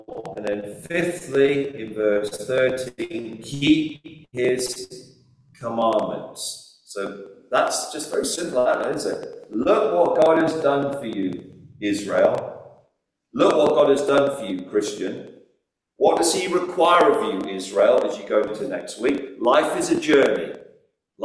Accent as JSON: {"language": "English", "country": "Sri Lanka", "said": "Like Pastor Mark, I'm from Sri Lanka."}